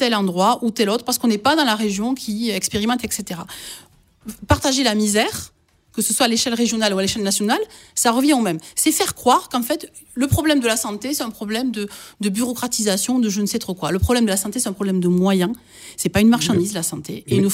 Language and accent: French; Occitanie, France; je vous disais que j'étais ariégeoise